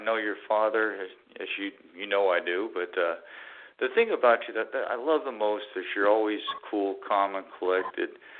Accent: California, United States; also born or lived in Carson; because I'm from California. I actually lived in Carson, bro, so I wasn't too far from Compton.

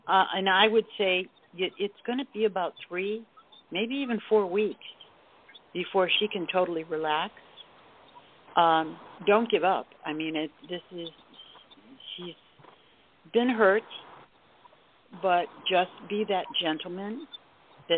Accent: Ohio, United States; Yeah, Lake County. Yeah, I grew up in Lake County.

